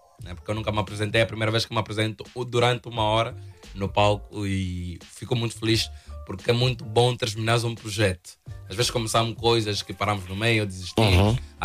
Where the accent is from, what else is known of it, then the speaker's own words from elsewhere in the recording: Angola; now in Portugal; falo da minha estadia aqui em Portugal, falo da Angola, né, de onde eu vim.